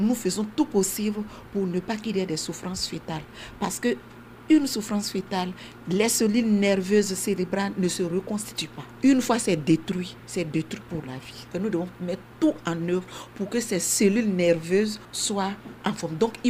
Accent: Côte d’Ivoire; moved away as an adult; now in Haiti; je suis sage-femme, je viens de la Côte d'Ivoire et je suis en Haïti en tant que volontaire

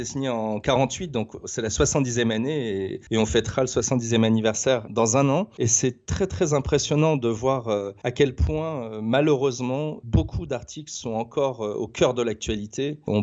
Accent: Paris, Île-de-France, France; en tant que Parisien, ça résonne particulièrement.

